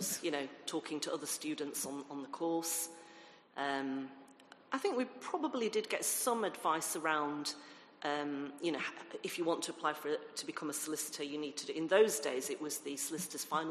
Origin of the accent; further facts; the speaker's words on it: Bradford, Yorkshire and the Humber, United Kingdom; I'm originally from Bradford, and I went to a state school.